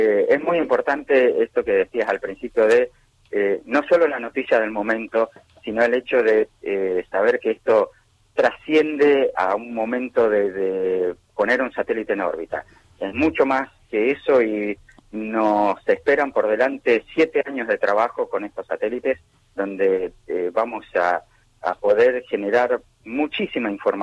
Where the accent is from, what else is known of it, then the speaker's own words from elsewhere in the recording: San Juan, Argentina; accent: San Juan; also born or lived in La Plata; now in Buenos Aires, Argentina; Yo nací en San Juan. Vivo ya hace varios años en Buenos Aires porque primero estudié en La Plata. Uh-huh. Pero sigo teniendo mi raíz sanjuanina en parte de mi pronunciación, que todo el mundo me pregunta de dónde estoy.